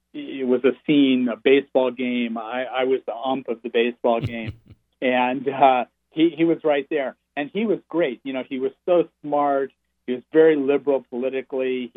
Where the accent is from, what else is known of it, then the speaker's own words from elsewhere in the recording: Studio City, California, United States; also born or lived in Hollywood; I grew up in Hollywood and Studio City, which was a town out in the valley, built up around the studio that Max Sennett had built for the Keystone Cops.